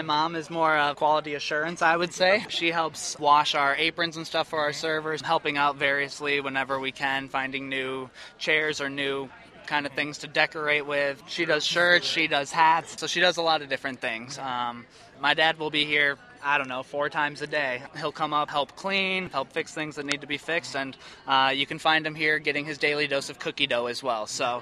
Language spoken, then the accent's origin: English; Madison, Wisconsin, United States; I'm from Madison, so I keep an eye on stuff up there.